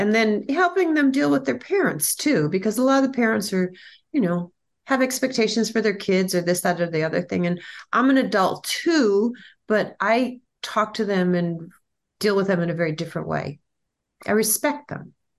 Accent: New York, United States; now in California, United States; I'm a New Yorker. The ocean's on the right, not on the left.

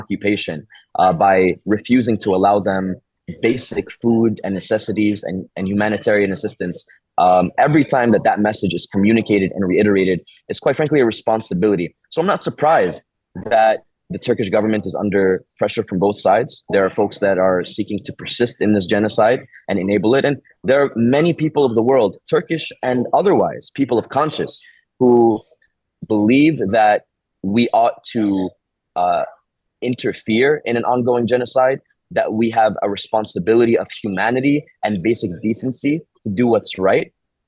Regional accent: United States; and I am American, so those stories have been very loud in circles that I'm a part

